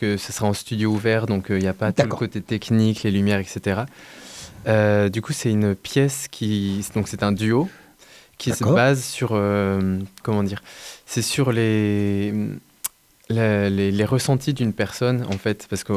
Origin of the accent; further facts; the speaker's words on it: Brazil; Alors, je suis originaire du Brésil.